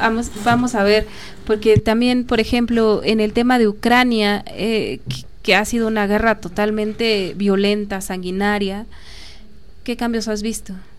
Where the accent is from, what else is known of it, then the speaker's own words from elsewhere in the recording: Mexico; Quizá México también necesite eso, ¿no? Sí. Nosotros como mexicanos.